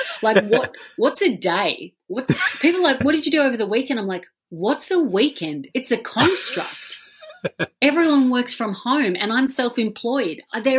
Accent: Australia; Being Australian, we take culture from both of those and indigenous culture.

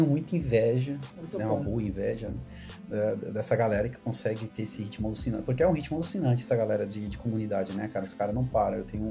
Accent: Joinville, Santa Catarina, Brazil; sou de Santa Catarina, Joinville, né?

